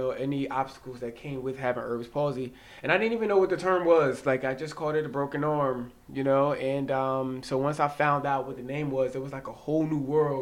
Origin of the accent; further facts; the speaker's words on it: Trenton, New Jersey, United States; I lived in North for a little bit, and then our house had burned up out on North Trenton, so I had to move to West Trenton. And so I lived in West Trenton for about 4 years, and then currently live in north side of Trenton.